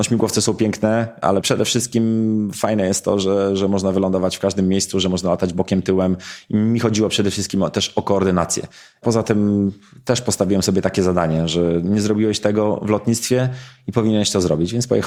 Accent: Mińsk Mazowiecki, Masovian Voivodeship, Poland; ta moja historia zawsze była związana z Mińskiem Mazowieckim, to, że ja dorastałem na tym lotnisku.

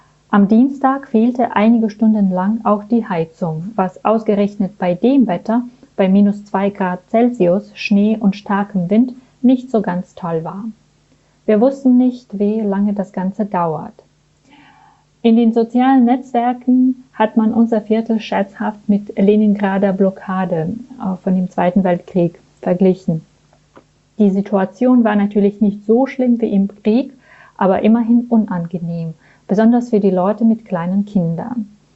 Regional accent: Belarus; now in Minsk, Belarus; ich komme aus Belarus und wohne im von Katja erwähnten Viertel von Minsk seit 9 Monaten. Es heißt Novaya Borovaya.

